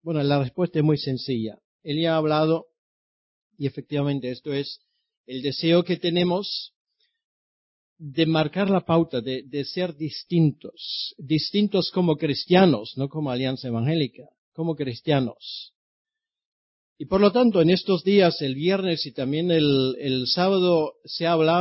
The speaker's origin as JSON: {"language": "Spanish", "country": "Germany", "said": "no solamente soy alemán, soy pastor alemán."}